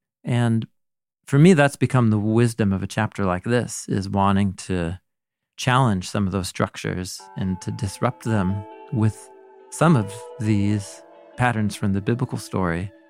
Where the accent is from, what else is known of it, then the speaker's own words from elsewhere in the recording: United States; I've always thought this interesting, you know, growing up in America